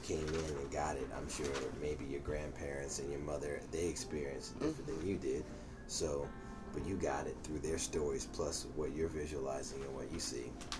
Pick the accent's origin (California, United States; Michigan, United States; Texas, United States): California, United States; Los Angeles; So being someone who's born and raised in Los Angeles that has never been really down south